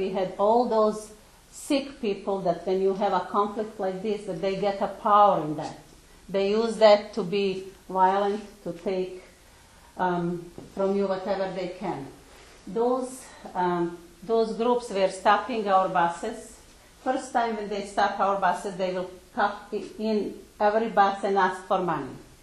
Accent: Bosnia & Herzegovina; English is a second language; moved away as an adult; On the way to Croatia from my hometown in Bosnia and Herzegovina.

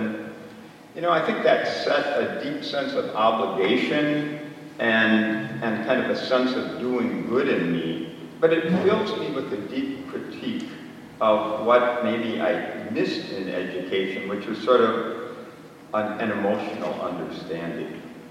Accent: Baraboo, Wisconsin, United States; I'm reminded of Karen and Pam were just in Baraboo, my hometown, and the next town to it was Sauk City

